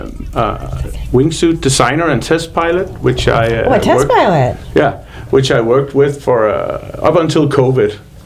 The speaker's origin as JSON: {"language": "English", "country": "Denmark", "moved": "as an adult", "said": "I've lived over here for 3.5 years. I am Danish. I'm from Denmark."}